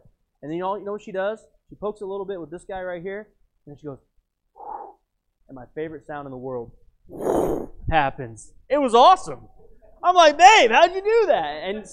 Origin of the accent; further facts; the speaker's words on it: Texas, United States; I grew up in Texas and it really doesn't get that cold. Even in Lubbock, it doesn't get that cold